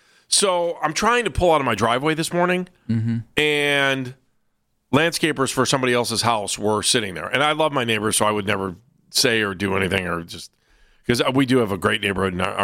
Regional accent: Cleveland Heights, Ohio, United States; At least that's the way it was growing up in Cleveland Heights.

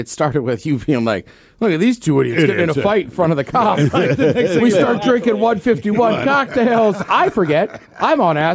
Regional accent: Seattle, Washington, United States; We're like, oh, we're from Seattle. He's like, right, but you're in Texas.

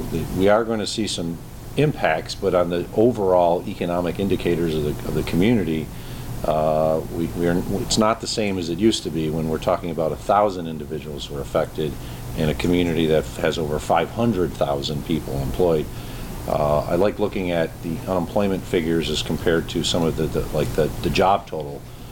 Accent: Lackawanna, New York, United States; When growing up in Lackawanna, it was a building

